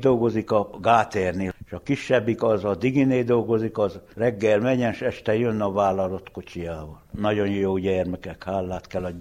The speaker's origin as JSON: {"language": "Hungarian", "town": "Mujna", "region": "Harghita", "country": "Romania", "tie": "born or raised there", "said": "1958. november 8-án születtem Székely-Muzsna."}